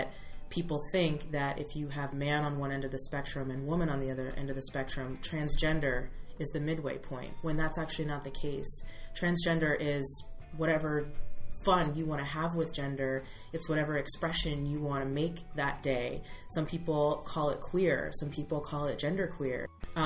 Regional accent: Upper Dublin, Pennsylvania, United States; also born or lived in Philadelphia; I was born in Philly. Yes. And I went to high school in the suburbs. And I actually started the Gay Straight Alliance at my high school, Upper Dublin High School

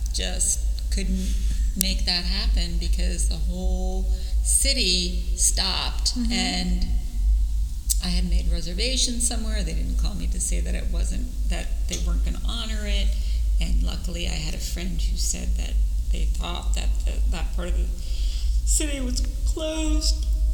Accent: Lebanon; also born or lived in England / Ghana; I'm from Lebanon.

